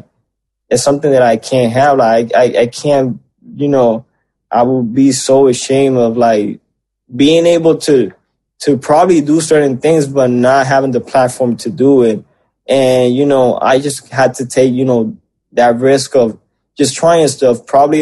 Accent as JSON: {"language": "English", "country": "Puerto Rico", "tie": "born or raised there", "said": "the dreams that you know we have growing up in Puerto Rico"}